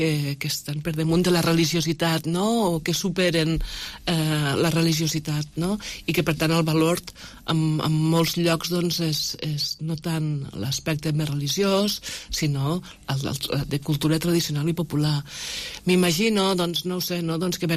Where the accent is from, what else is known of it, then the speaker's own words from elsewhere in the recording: Vilanova de Bellpuig, Catalonia, Spain; born there; Jo vaig néixer en un poble petit de la Plana d'Urcella, Vilanova de Bellpuig.